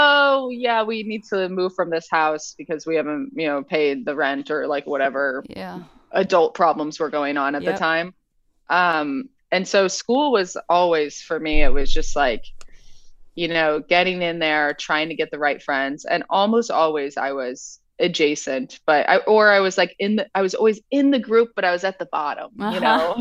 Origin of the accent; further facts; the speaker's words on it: Oak Park, Illinois, United States; I grew up in Oak Park, which is like right next to Chicago